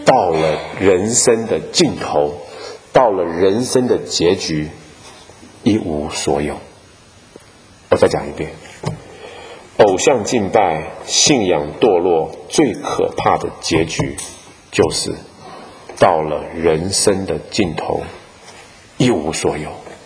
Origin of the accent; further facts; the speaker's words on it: Taiwan; 我从台湾来的，在台湾常常到处都是庙宇